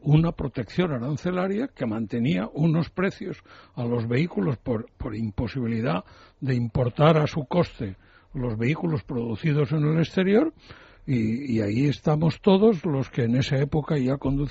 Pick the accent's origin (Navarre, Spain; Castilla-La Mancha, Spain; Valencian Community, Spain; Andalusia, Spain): Valencian Community, Spain; Yo voy a reivindicar como valenciano, voy a reivindicar frente a Cataluña